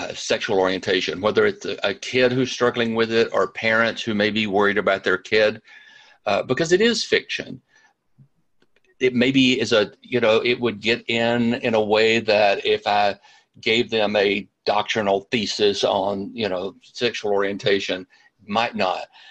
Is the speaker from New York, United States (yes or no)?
no; Birmingham, Alabama, United States; I placed him in my hometown of Birmingham, Alabama, in the mid-80s, which is when I was living this.